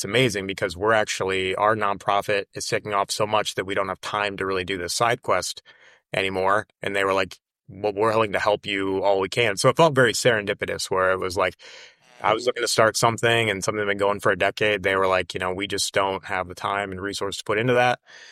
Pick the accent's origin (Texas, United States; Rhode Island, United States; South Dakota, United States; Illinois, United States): South Dakota, United States; now in Kansas City, United States; I grew up in South Dakota. There wasn't a large homeless population that I saw of people. When I moved to Kansas City is when I first really started seeing it